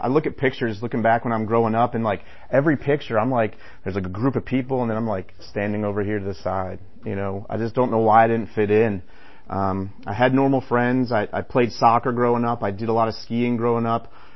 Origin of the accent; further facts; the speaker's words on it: Northeast, United States; Like I said, I grew up Irish Catholic in the Northeast.